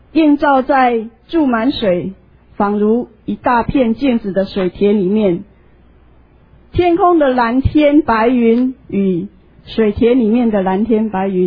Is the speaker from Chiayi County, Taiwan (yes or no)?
yes; Chiayi County, Taiwan; 我是嘉义人，在很乡下、很乡下的地方。如果我们用 7-11 来当作城乡的那个标准的话，我家离 7-11 最近的一间的 7-11 大概要 4.5 公里。